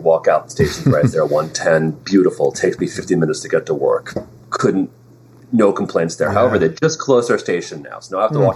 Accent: Westfield, New Jersey, United States; also born or lived in New York; No, actually in Jersey. I grew up in Jersey.

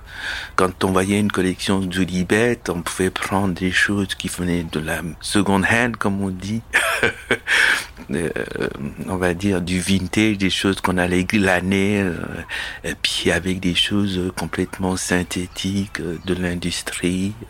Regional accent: Mali; Moi, je venais du Mali, d'Afrique, j'avais aussi d'autres préoccupations dans ma tête

